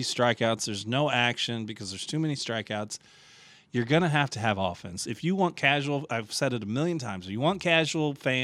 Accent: St. Louis, Missouri, United States; I'm a little jaded growing up in St. Louis in the 80s.

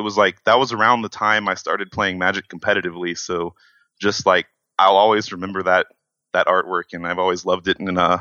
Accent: College Station, Texas, United States; now in Austin, United States; I'm originally from College Station, Texas.

